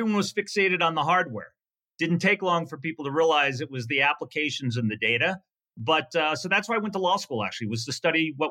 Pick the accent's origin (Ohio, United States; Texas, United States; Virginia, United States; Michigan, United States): Virginia, United States; It was great. I was the youngest of four kids, the only son.